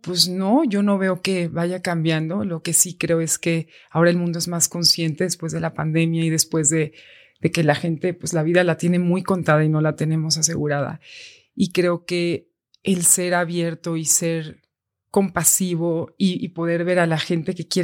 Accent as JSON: {"language": "Spanish", "country": "Mexico", "said": "cuando llegas y dicen, where are you from? From Mexico."}